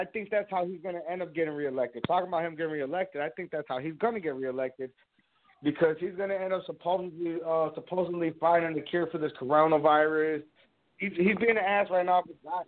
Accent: San Antonio, Texas, United States; I'm originally from San Antonio, so I mean I'm a Spurs fan

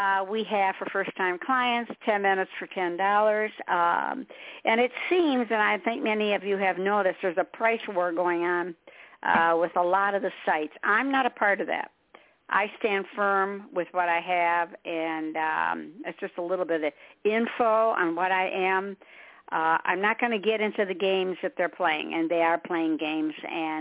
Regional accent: Michigan, United States; accent: Michigan; now in South Carolina, United States; Well, I'm from Michigan, and I'm in South Carolina, and people will say, I get that Michigan accent

